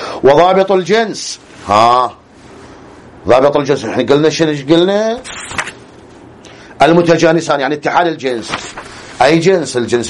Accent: Al-Ahsa, Eastern Province, Saudi Arabia; اذ في بلادنا الاحساء حرسها الله من كيد الاعداء

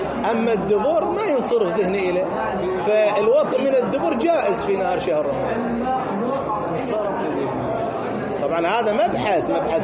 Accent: Iraq; now in Germany; والله أنا في ألمانيا وأنا عراقي

